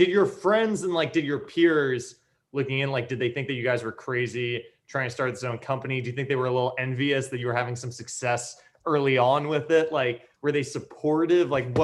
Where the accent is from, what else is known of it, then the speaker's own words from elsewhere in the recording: New York City, New York, United States; I grew up in New York City. I've lived in LA.